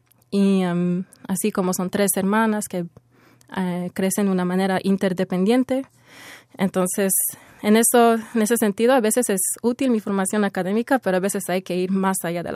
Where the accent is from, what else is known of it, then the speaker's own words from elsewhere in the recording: Montreal, Quebec, Canada; creciendo acá en Montreal, en la ciudad